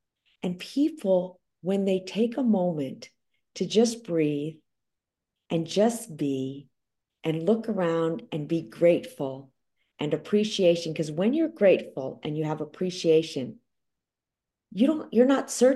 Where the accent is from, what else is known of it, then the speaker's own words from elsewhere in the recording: New York City, New York, United States; You walk down the streets, we're both from New York, walk down the streets, don't smile at them because they might get you.